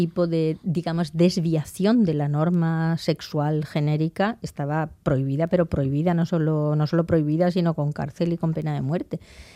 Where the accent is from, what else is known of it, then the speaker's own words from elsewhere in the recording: Elda, Valencian Community, Spain; Monastil se llama el asentamiento neolítico de lo que después fue mi pueblo. O sea que cualquiera de mi pueblo y de la zona sabe que estoy hablando de Elda.